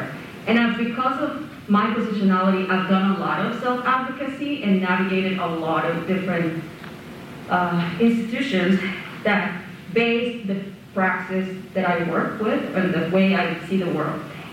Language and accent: English; Colombia; now in Victoria, Canada; I go by she, her. I'm originally from Colombia, and I am a guest in the lands of the Lekwungen and Tsuaxin people, so-called Victoria of British Columbia.